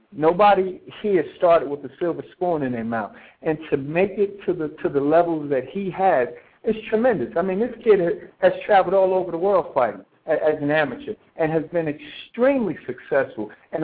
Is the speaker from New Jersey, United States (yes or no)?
yes; Newark, New Jersey, United States; and I'm actually from Newark myself, and we grew up in towns that are very difficult